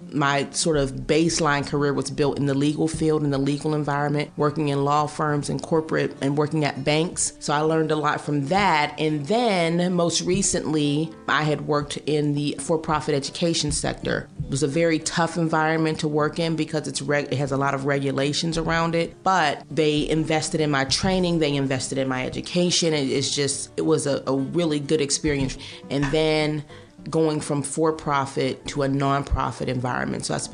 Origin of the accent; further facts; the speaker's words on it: Pennsylvania, United States; Growing up in the Hill District, at the time, I don't think I knew that we were poor, so supportive.